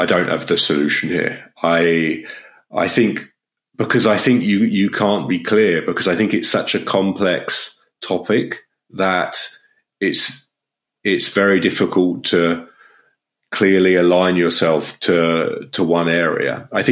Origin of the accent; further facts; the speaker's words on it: United Kingdom; now in France; as a Brit living in France